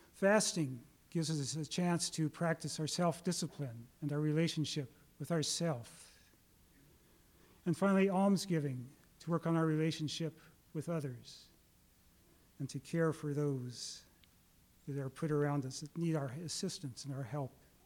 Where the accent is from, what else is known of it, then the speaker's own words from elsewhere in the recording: Phoenix, Arizona, United States; I'm from Phoenix, so I have some experience in desert beauty.